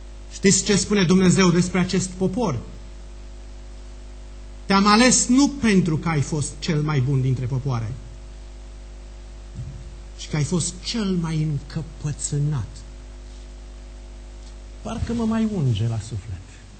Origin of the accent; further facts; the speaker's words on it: Romania; Am fost gelos că sunt român